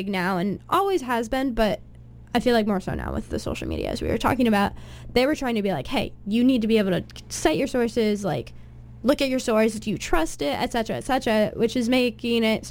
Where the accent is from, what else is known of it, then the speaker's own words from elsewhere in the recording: Seattle, Washington, United States; I was from Seattle, so people had some pretty intense views